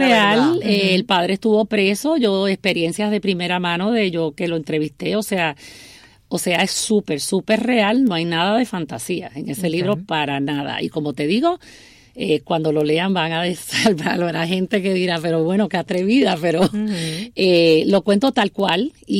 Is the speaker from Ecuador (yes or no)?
no; Puerto Rico; como puertorriqueña me sentí con la necesidad de escribirlo